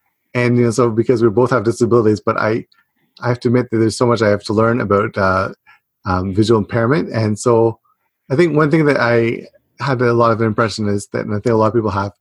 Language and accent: English; Canada; I grew up in Canada and I can't drive myself. So, you know, I lived actually on a farm.